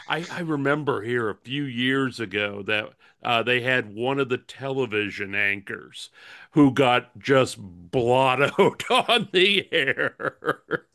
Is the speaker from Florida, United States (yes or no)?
yes; Tampa, Florida, United States; coming to my hometown.